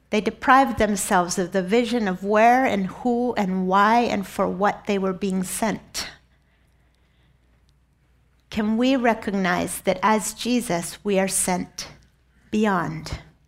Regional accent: Argentina; Now, in my youth, growing up in Argentina under a military dictatorship

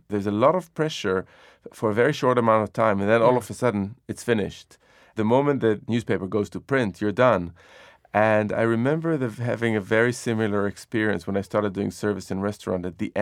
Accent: Jerusalem, Jerusalem District, Israel; So when I was growing up in Jerusalem, there was an incredible diversity of cuisines around.

